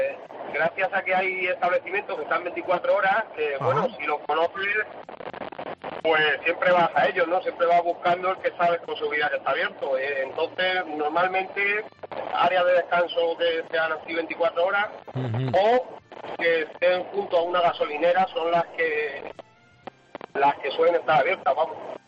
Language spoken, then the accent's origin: Spanish; Móstoles, Community of Madrid, Spain; now in Fuenlabrada de los Montes, Spain; Mira, yo soy de Móstoles.